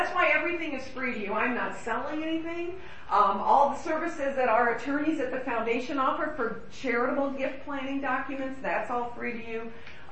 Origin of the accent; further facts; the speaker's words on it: Illinois, United States; and I am from Southern Illinois, and this is my family.